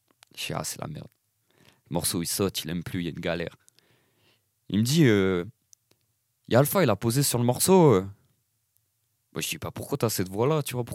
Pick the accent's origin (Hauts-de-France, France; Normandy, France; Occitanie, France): Hauts-de-France, France; Lille; une sauce de chez nous à Lille, que t'entends nulle part ailleurs